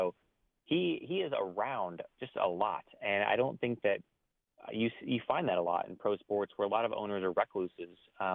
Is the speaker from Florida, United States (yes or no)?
no; North Bend, Oregon, United States; I'm from a small town on the Oregon coast, North Bend.